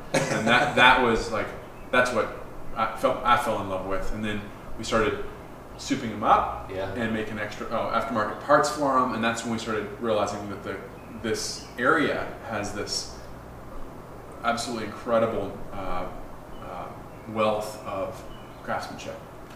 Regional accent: Virginia, United States; I fell in love with the upper Midwest, but I'm from Virginia originally.

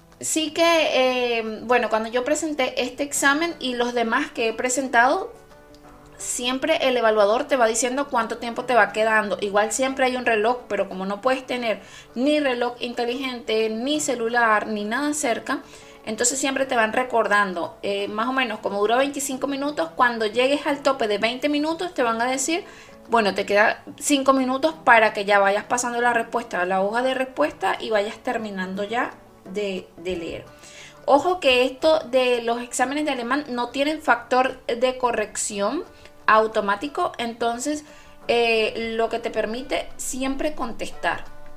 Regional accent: Venezuela; en mi país natal, Venezuela, solo está la sucursal de Caracas

